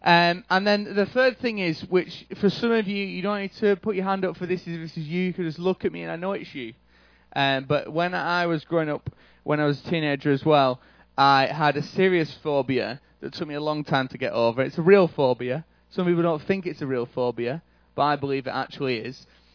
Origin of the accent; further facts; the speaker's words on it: Burnley, North West England, United Kingdom; I am actually from Burnley, which is above Manchester. So it took me about 4 hours to get here.